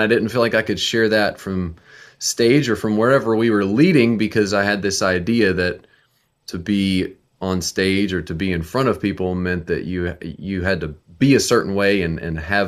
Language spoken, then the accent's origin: English; Nashville, Tennessee, United States; And we're from Nashville, Tennessee.